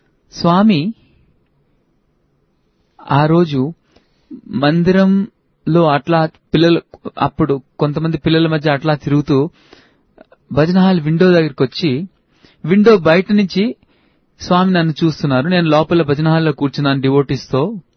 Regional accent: Saluru, Andhra Pradesh, India; మాది విజయనగరం జిల్లాలో సాలూర్ అనే ప్లేస్ ఉండేది.

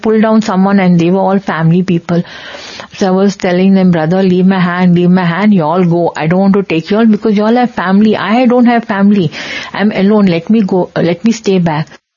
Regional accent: Bangalore, Karnataka, India; I'm from Bangalore. I caught the flight.

